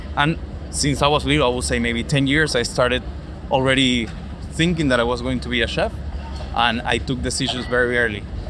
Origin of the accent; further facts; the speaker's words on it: Caracas, Capital District, Venezuela; English is a second language; I'm from Venezuela. I'm from Caracas. I was born there. And I live all my childhood over there.